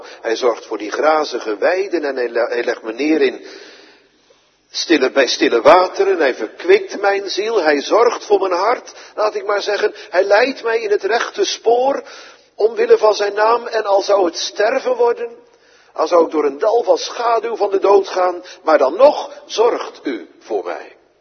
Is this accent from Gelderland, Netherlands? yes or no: yes; Barneveld, Gelderland, Netherlands; Maar daar waar ik opgegroeid ben, in Barneveld, op de Veluwe, heb je er heel veel.